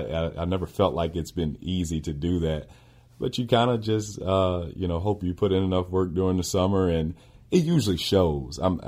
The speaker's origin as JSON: {"language": "English", "town": "Richmond", "region": "Virginia", "country": "United States", "lives_now": "Utah", "said": "So I'm from Richmond, East Coast. I'd never seen – real mountains before."}